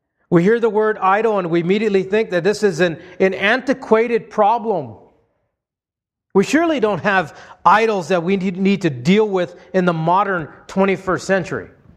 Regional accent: Hawaii, United States; I remember growing up in Hawaii and seeing the gods of my ancestors as they were carved out of blocks of wood.

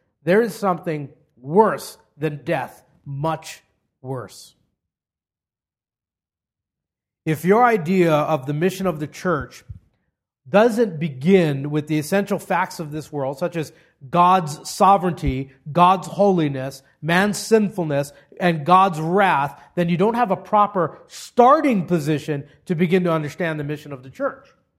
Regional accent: Hawaii, United States; Growing up in Hawaii, I grew up in a cultural melting pot. Immigrants from all over the world, and many of them kept their cultural practices, and those practices became a norm.

